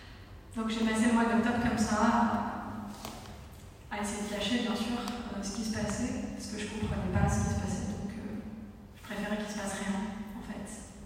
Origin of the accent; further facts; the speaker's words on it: Southern France, France; une jeune femme de 33 ans. Je viens du sud de la France